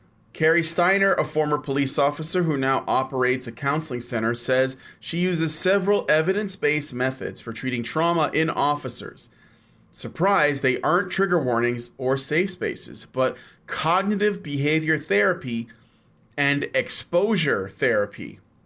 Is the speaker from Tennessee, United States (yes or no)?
no; Chicago, Illinois, United States; and I'm actually interested in this story myself, so obviously, as a Chicagoan.